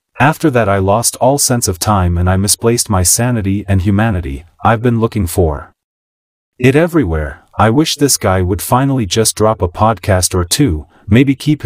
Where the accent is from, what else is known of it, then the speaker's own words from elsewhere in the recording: Philadelphia, Pennsylvania, United States; born there; because remember I was born in South Philly